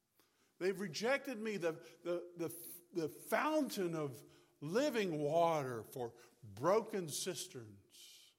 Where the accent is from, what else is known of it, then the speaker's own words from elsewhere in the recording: Fort Morgan, Alabama, United States; I grew up near Fort Morgan, Alabama, which is near Gulf Shores.